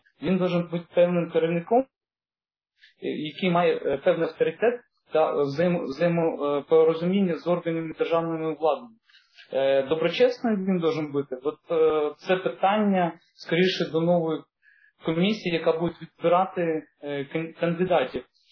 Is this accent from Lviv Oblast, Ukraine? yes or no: no; Odesa, Odesa Oblast, Ukraine; як одесита, який небайдуже моя держава, моє рідне місто, герой Одеса, в якому я проживаю, в якому я працював багато років.